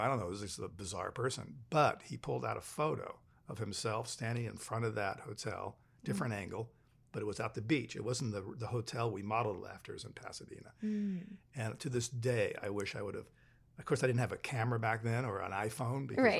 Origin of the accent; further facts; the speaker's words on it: Italy; I grew up in Italy.